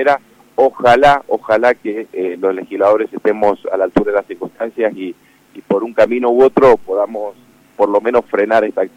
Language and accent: Spanish; Mendoza, Argentina; nos enorgullecen como mendocinos